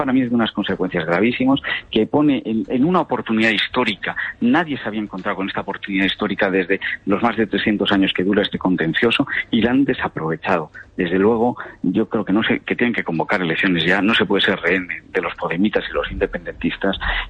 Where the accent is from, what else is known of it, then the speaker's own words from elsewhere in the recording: Spain; Como español me duele muchísimo.